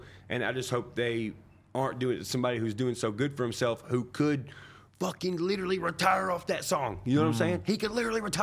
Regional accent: Nashville, Tennessee, United States; But you gotta think also, growing up around Nashville, everybody who goes in those buildings and comes out, like, I shoot pool with them.

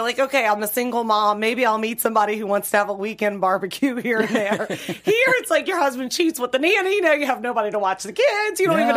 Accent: the South, United States; I'm from the South.

